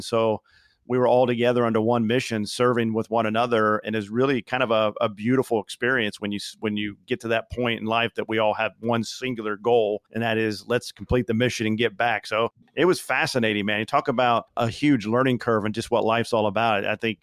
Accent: Indiana, United States; I mean, at 23 years old, Dan, I grew up in Indiana. I was pretty naive about human dynamics and human connection

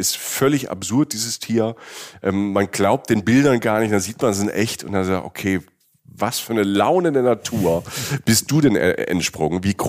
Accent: Southern Germany, Germany; Ich komme ja auch aus Süddeutschland.

